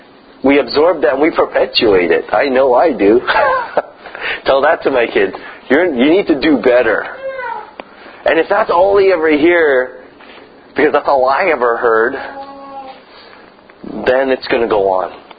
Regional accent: Canada; And so, we're Canadian. I don't know how that works.

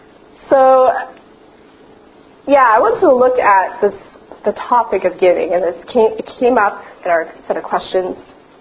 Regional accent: Edmonton, Alberta, Canada; So I'm from Edmonton, and Edmonton is known for the largest mall at one point on Earth, but not anymore.

